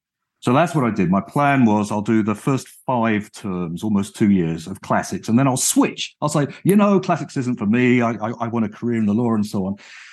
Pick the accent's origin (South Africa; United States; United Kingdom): United Kingdom; I was brought up and educated in the United Kingdom